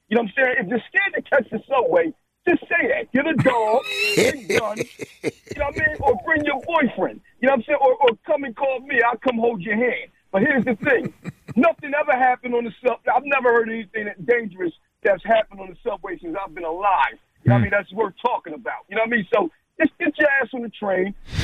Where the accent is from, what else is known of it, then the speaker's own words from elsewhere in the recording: Philadelphia, Pennsylvania, United States; I'm from Philadelphia, right? And I get to appreciate that I get to catch the Orange Line down Center City and get up and watch my basketball team